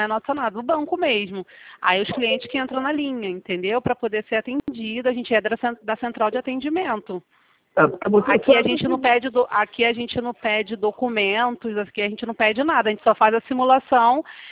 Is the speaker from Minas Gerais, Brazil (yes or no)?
no; Rio de Janeiro, Brazil; Eu sou aqui de Campo Grande, aqui em frente, aqui na rua Maria Tereza.